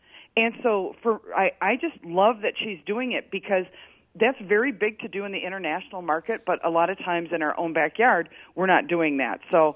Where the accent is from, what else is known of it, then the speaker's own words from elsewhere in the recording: Wisconsin, United States; because I'm from Rock County and it's in Edgerton.